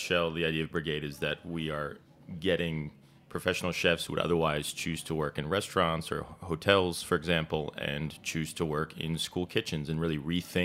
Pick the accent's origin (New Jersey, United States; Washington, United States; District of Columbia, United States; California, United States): New Jersey, United States; I come from a big Italian family. My father was born there. I grew up in New Jersey, in southern New Jersey, outside of Philadelphia